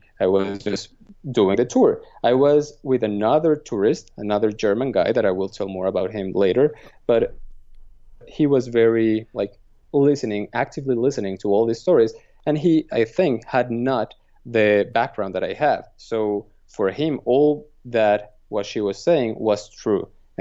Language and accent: English; Medellin, Antioquia, Colombia; English is a second language; I'm from Medellin. I lived those years and when I was a child.